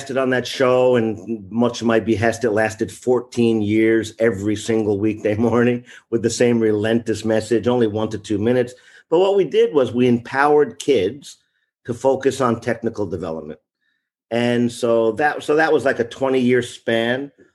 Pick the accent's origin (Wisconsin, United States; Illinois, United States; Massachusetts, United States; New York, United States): New York, United States; Bronx; moved away as an adult; now in Japan; So originally, I'm from New York, and I wound up over here in Japan in the mid-1980s. So although I was born in the Bronx, New York, most of my entire adult life has been spent overseas in Japan.